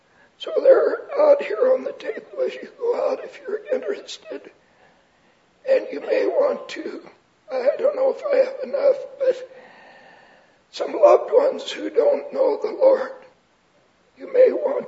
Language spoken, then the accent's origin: English; Salem, Oregon, United States; I grew up in Salem, Oregon.